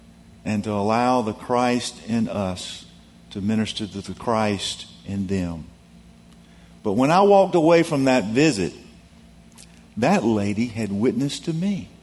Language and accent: English; Durham, North Carolina, United States; I said, "I'm from Durham, North Carolina." We talked about Durham.